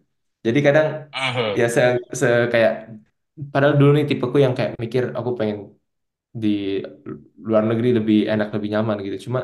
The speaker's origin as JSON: {"language": "Indonesian", "region": "Riau", "country": "Indonesia", "said": "Di Riau, keluarga di Riau."}